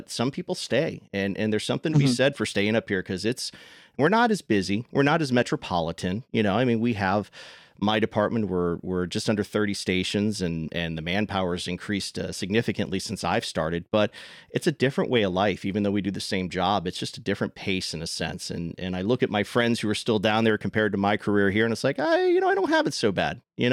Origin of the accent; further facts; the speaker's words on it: Florida, United States; So, you know, growing up in South Florida, I came on when I was like 14. I was a cadet with Palm Beach County.